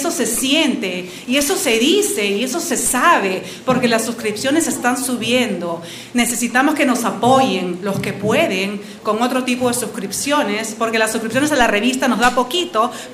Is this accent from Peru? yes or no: yes; Peru; now in United States; Soy peruana, mis padres son peruanos y mi familia es peruana en Estados Unidos, mi esposo y mis hijos.